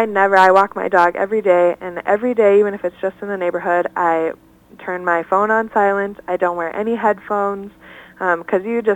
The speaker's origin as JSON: {"language": "English", "town": "Hudson", "region": "Wisconsin", "country": "United States", "said": "our Wisconsin campus, which I'm from Hudson"}